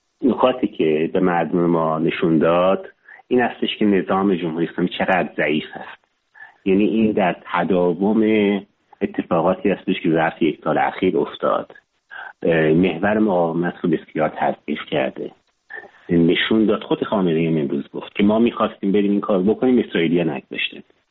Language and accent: Persian; Mazandaran, Iran; من خودم مازندرانیم